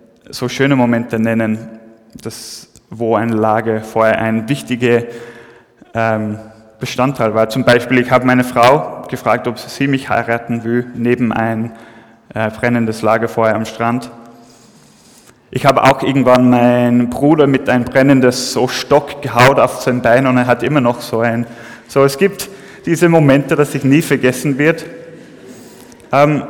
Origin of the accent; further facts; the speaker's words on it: England, United Kingdom; German is a second language; ich bin nicht von dort, ich bin eigentlich in England aufgewachsen. Ganz in der Nähe von Strand